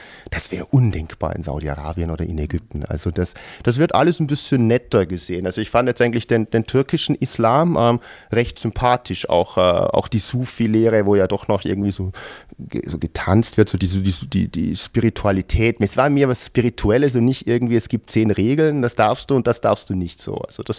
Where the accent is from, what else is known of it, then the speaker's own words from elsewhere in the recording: Austria; als ich ihm sagte, ich komme aus Österreich, aus einem Bergdorf